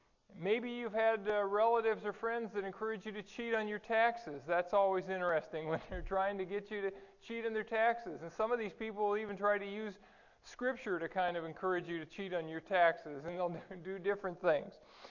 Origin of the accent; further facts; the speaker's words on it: California, United States; He was from Modesto, which is like Central California. I was from Southern California.